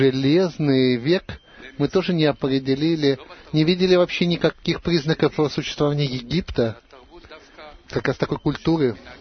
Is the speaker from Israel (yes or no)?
yes; Haifa, Haifa District, Israel; Здравствуйте, я из Хайфы.